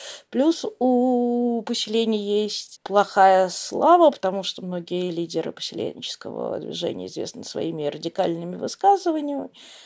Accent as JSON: {"language": "Russian", "country": "Israel", "tie": "born or raised there", "said": "когда училась в Израиле, училась в религиозной школе, которая принадлежала религиозному сионизму, Бней Акива движения."}